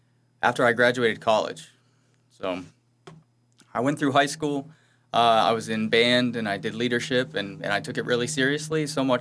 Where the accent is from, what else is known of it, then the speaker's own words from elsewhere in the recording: Pittsburgh, Pennsylvania, United States; now in Vero Beach, United States; I'm from Pittsburgh.